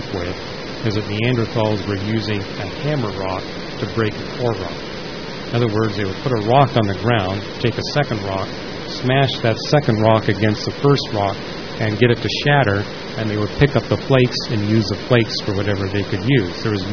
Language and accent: English; Canada; I mean, I grew up in Canada.